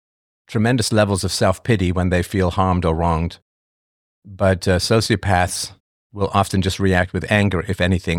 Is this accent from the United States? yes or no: no; England, United Kingdom; And when I grew up in England, there were no restaurants around.